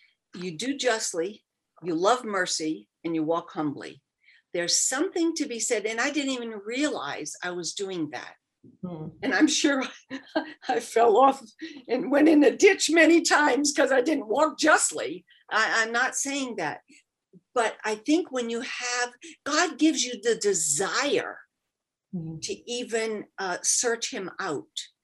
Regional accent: Connecticut, United States; I grew up in Connecticut, girl.

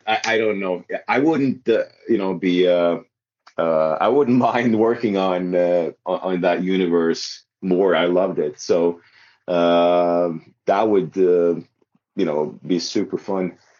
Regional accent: Norway; I'm from Norway.

